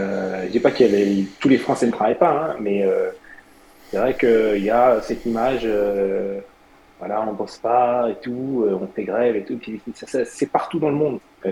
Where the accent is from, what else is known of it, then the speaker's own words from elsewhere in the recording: France; moved away; Je pense que on est la France. Alors, je vais pas dire on parce que j'habite plus en France et je paye pas d'impôts en France.